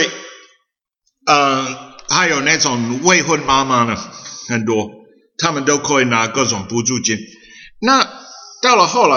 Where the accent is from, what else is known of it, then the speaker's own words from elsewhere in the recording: United States; moved away as an adult; now in Taiwan; 因为我在美国出生长大，我拿美国护照来台湾的时候已经24岁。